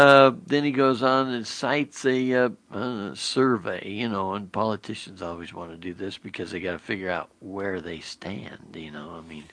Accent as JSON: {"language": "English", "region": "Georgia", "country": "United States", "said": "Another recent exit poll in my home state of Georgia showed 6 in 10 Republicans have felt betrayed by their political party."}